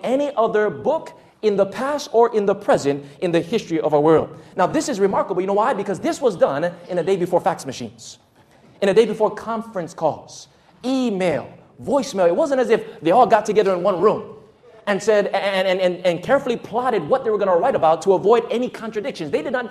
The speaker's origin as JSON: {"language": "English", "town": "Waianae", "region": "Hawaii", "country": "United States", "tie": "born or raised there"}